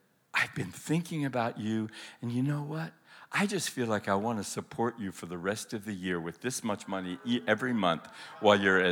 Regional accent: Colorado, United States; I'm from Colorado. We're all hunters, and so we've got all this wild game frozen.

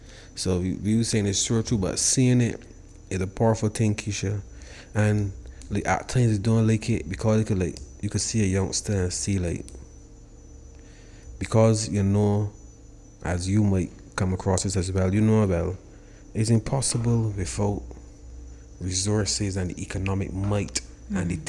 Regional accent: Barbados; which you will see with me growing up in Barbados all the time.

